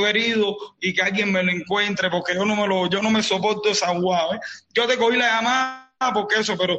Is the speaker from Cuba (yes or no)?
yes; Cuba; yo te diré algo como cubano que soy.